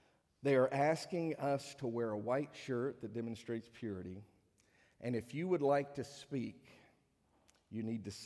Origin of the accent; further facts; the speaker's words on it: Virginia, United States; I grew up in Fairfax County. I can kind of understand. I mean, very liberal place.